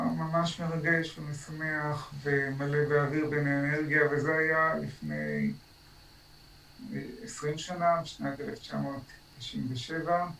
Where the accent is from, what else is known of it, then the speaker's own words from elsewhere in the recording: Rishon LeZion, Central District, Israel; now in Galilee, Israel; אני נולדתי בראשון, גדלתי בראשון, שני ההורים נולדו בראשון, סבתא אחת נולדה בראשון. אבא של סבתא הגיע לראשון בשנת 1884, בתור ילד עם אבא שלו ועם סבא שלו. אני עברתי לגליל